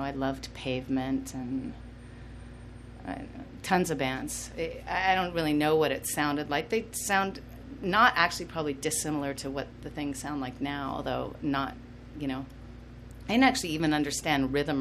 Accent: Canada; now in New York, United States; We moved to New York. I'm from Canada.

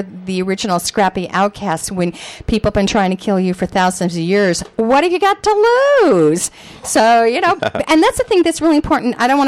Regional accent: Northridge, California, United States; I grew up in the Valley when it was white Anglo-Saxon Protestant in Northridge at the time.

